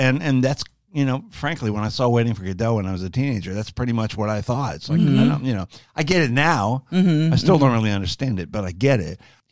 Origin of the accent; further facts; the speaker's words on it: St. Petersburg, Florida, United States; this is my hometown, St. Pete, but I came back in 2014